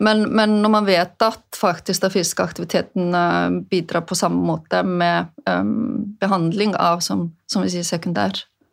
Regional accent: Westfjords, Iceland; Norwegian is a second language; now in Norway; Jeg vokste jo opp på Vestfjorden på Island, og høye fjell, og og vinter og lite annet å gjøre enn å være ute og leke da.

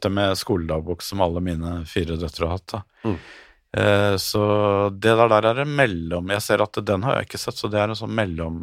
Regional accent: Oslo, Norway; born there; jeg er født på Grorud

